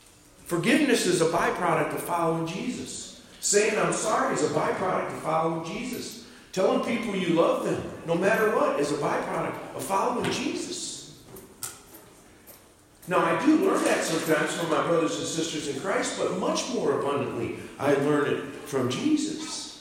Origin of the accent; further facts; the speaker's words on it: Michigan, United States; from Michigan like me.